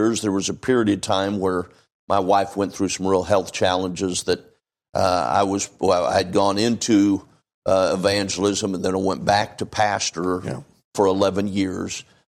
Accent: Strathmore, California, United States; And my dad was a pastor, and when I was born, he was pastoring Faith Baptist Church in Strathmore, California, and so I grew up in church

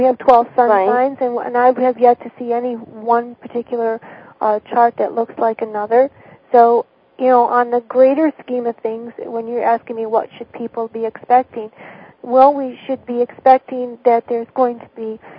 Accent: Florida, United States; You know, I'm from Florida. I live in Florida.

